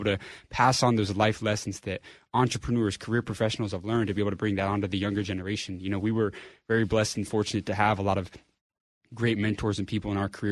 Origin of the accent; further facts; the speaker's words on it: Washington, District of Columbia, United States; You know, we're from the Washington, D.C. area.